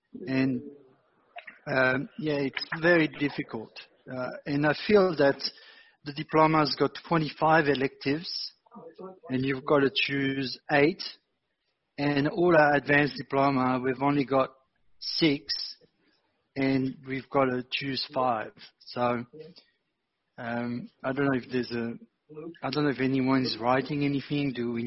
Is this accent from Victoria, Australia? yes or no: yes; Victoria, Australia; Yeah, that's … here. I'm from Victoria here.